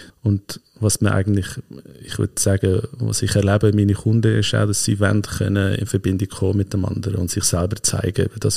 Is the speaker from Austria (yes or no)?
no; United States; now in Switzerland; obwohl ich Schweizer bin, ist Schweiz ja nicht meine Heimat gewesen, sondern ich bin Amerikaner gewesen. Und so kulturell und sprachlich alles habe ich mich mega identifiziert mit der amerikanischen Kultur.